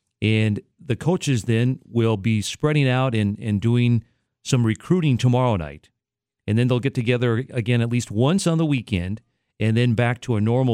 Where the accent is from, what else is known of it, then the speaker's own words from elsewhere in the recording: Minot, North Dakota, United States; And growing up in Minot, North Dakota, we never said that about Minot.